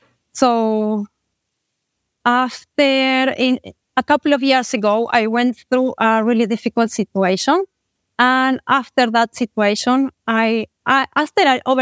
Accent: Buenos Aires, Argentina; English is a second language; moved away as an adult; now in Costa Rica; I am from Argentina, yes, from Buenos Aires, a big city, Laudi city. And 3 years ago, I moved to Costa Rica.

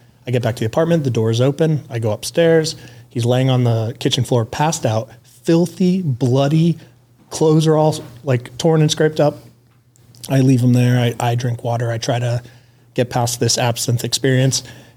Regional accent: United States; I'm American too, but I live here now. I work here.

